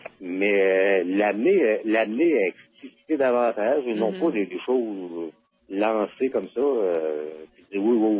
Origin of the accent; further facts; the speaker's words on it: Quebec, Canada; je viens de la région du Bas-du-Fleuve